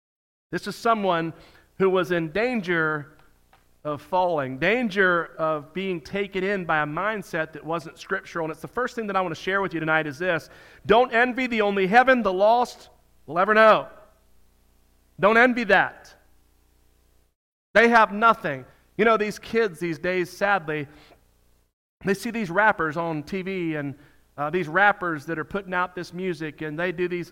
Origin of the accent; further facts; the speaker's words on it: Miami, Florida, United States; in the late 70s and early 80s when I was growing up in Miami.